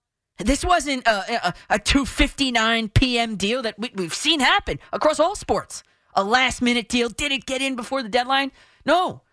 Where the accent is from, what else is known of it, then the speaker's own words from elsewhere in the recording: New Jersey, United States; You know, I'm from Jersey.